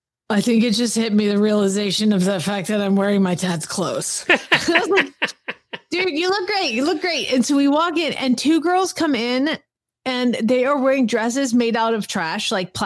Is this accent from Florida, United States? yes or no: no; Atlanta, Georgia, United States; a lot of Air Force people, past people in Chad's life and in my life and people that I grew up with in Atlanta.